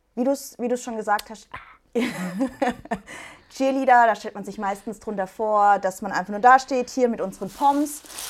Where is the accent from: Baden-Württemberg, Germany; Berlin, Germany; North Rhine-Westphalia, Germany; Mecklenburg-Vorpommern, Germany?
Baden-Württemberg, Germany; Kirrlach; Ich komme aus Kirlach, das heißt etwas kleinerer Ort.